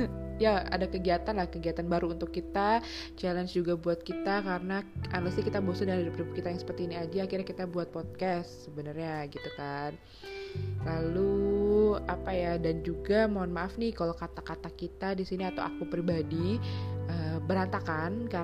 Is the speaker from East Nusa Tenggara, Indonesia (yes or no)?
no; Bogor, West Java, Indonesia; radio Lesmana FM di Bogor, karena gue orang Bogor.